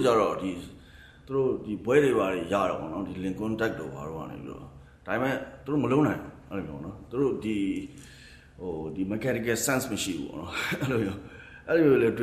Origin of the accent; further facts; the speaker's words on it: Mandalay, Mandalay Region, Myanmar; also born or lived in Yangon; ကျွန်တော်ဟိုရန်ကုန်မှာမွေးတယ်မန္တလေးမှာကြီးတယ်